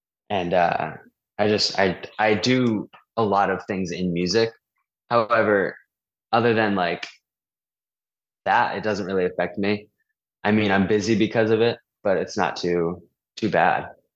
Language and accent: English; New Hampshire, United States; It was this venue in my home state, New Hampshire.